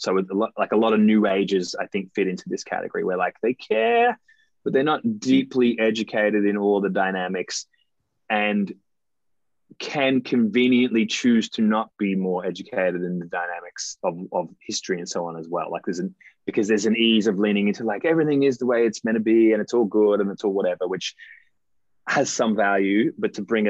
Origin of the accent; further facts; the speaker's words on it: England, United Kingdom; I'm English, born in the UK